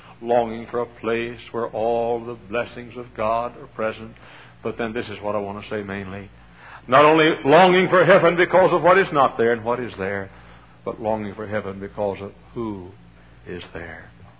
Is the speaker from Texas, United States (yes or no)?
yes; Texas, United States; And I met a lady, and I'm from Texas, and we speak to folks down in Texas.